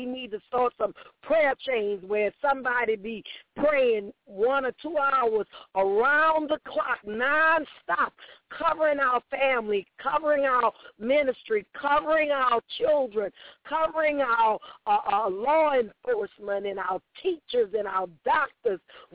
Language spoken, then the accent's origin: English; New Orleans, Louisiana, United States; out of my hometown, New Orleans, Louisiana.